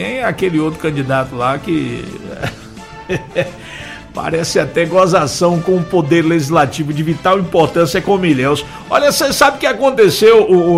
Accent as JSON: {"language": "Portuguese", "town": "Serra Grande", "country": "Brazil", "said": "sou de Serra Grande, moro na rua Osmar Simões."}